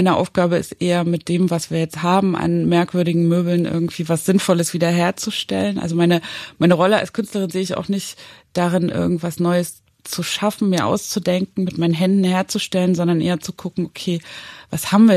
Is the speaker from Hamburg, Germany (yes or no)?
no; Zwickau, Saxony, Germany; also ich bin ja in Zwickau geboren und aufgewachsen